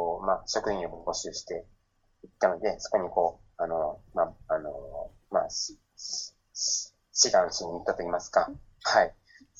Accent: Nagaoka, Niigata, Japan; also born or lived in Kamo; 出身は、かの、加茂市という、新潟県の加茂市というところで、はい。で、まあ、そこで、3歳までかな、3歳までその加茂市で育ったんですけども、

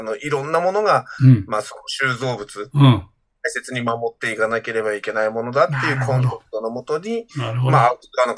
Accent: Otaru, Hokkaido, Japan; born there; 生まれは北海道小樽市なんです。

